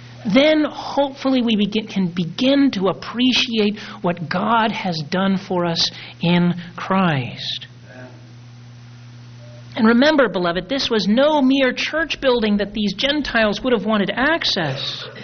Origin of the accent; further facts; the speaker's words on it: United States; I'm an American.